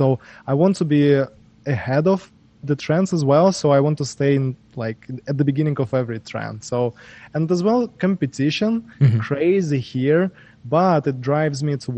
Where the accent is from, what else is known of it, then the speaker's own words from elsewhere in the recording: Brest, Brest Region, Belarus; English is a second language; I'm a content creator and I grew up in a small city and country called Belarus. The city name is Brest. So this city is full of traditional Russian culture.